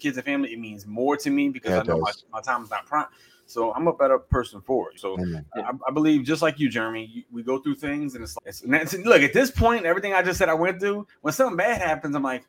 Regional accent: New Orleans, Louisiana, United States; I was a managing partner of two stores in the city of New Orleans. I didn't have to leave my hometown to go get that opportunity like a lot of people do.

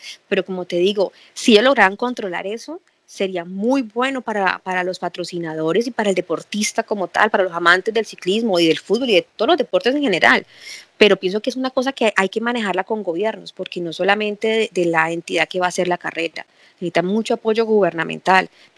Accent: Colombia; De pronto aquí nosotros somos colombianos tercermundistas, como nos dicen

